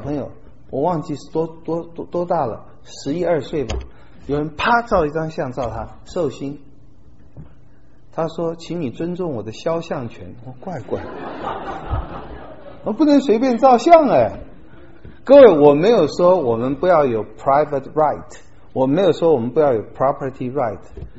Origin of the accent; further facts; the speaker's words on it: Taiwan; 尤其我从台湾来，我看实在很民主